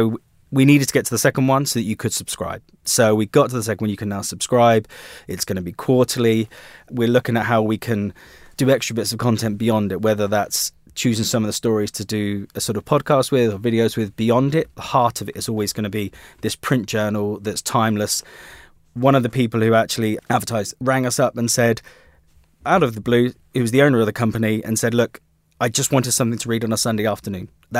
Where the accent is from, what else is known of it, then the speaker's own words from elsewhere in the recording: South West England, United Kingdom; I grew up here. I'm from the West Country. It's just what we do in the West Country.